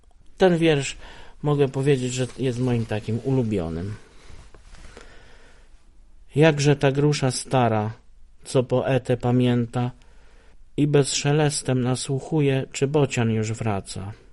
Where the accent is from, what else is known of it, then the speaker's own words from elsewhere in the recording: Szerzyny, Lesser Poland, Poland; to jest między, tam za Jasłem, między Bieczem a Jasłem, właśnie moje rodzinne strony, Szerzyny